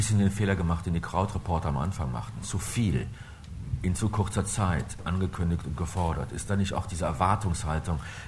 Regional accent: Eifel, Germany

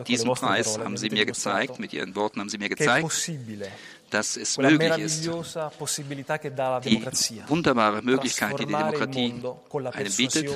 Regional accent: Italy; ich bin als Italiener stolz darauf, erzählen zu können

